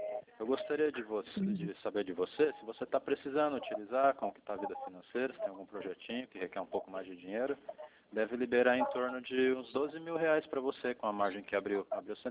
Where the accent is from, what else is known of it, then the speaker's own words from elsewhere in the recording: Arapongas, Paraná, Brazil; Sou daqui de Arapongas.